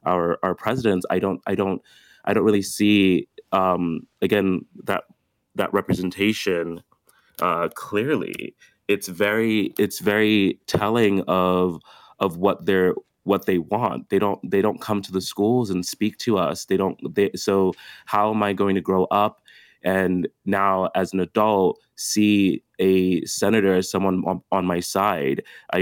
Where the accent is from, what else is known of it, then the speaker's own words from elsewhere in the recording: New Jersey, United States; growing up in New Jersey growing up in New Jersey and not being able to really see these politicians come to like an inner city school that I went to, like Trenton Central High School